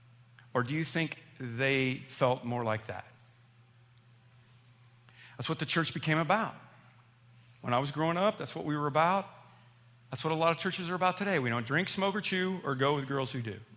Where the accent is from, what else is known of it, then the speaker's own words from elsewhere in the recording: Illinois, United States; Remember, I'm from Illinois, not Colorado, okay?